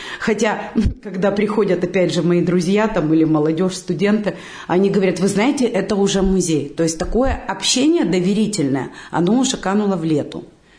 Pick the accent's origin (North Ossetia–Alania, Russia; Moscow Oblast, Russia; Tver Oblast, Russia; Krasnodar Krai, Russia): Krasnodar Krai, Russia; я родилась и выросла на Кубани